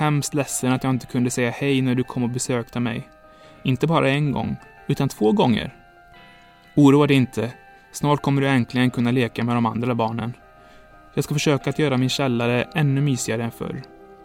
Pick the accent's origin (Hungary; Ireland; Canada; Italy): Canada; Brampton, Ontario; now in Ottawa, Canada; Speciellt sedan jag flyttade till Ottawa. Men nu är jag tillbaka hemma i Brampton med min pappa.